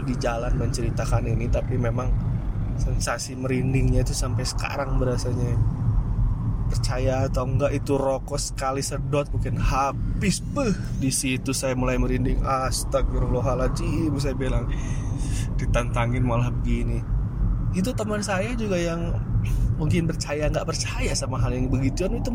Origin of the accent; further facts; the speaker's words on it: Java, Indonesia; saya bilang asli Jawa mas.